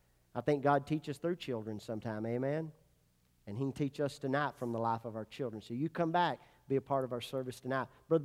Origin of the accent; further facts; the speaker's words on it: Kentucky, United States; but I'm from West Kentucky, see, so I'm proud.